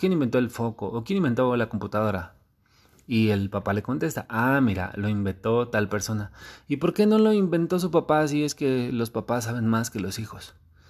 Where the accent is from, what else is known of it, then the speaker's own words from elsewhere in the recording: Mexico; bueno, yo soy mexicano y comprendo que este tipo de palabras se han utilizado